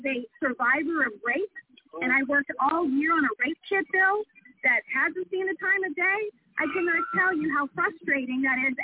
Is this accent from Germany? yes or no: no; South Carolina, United States; And I come from South Carolina.